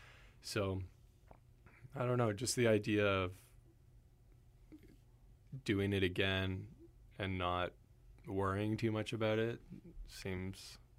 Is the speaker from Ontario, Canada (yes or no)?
yes; Ontario, Canada; so that there's a little bit of that. I'm from Ontario originally, right.